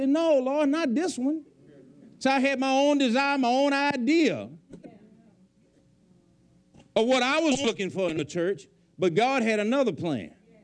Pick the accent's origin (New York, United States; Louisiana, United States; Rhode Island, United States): Louisiana, United States; I'm from Louisiana, I'm here for the summer.